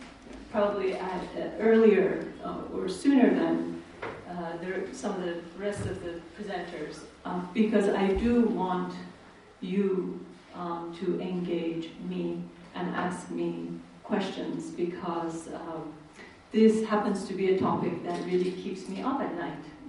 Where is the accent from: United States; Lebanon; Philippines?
United States; given that I come from America, and my president is not a polite man